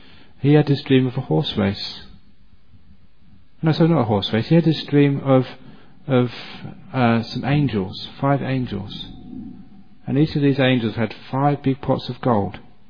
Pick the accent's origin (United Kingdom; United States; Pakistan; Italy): United Kingdom; England; I was born and brought up in England